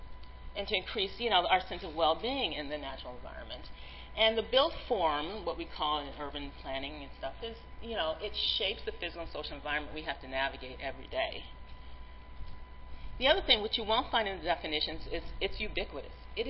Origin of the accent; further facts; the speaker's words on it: Chicago, Illinois, United States; I'm from Chicago, and I was away from the city for a long, long time.